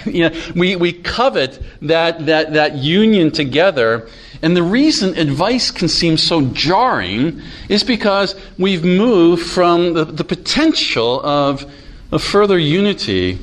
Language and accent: English; Philadelphia, Pennsylvania, United States; Philadelphia is known for being rude, and I come from Philadelphia in the United States.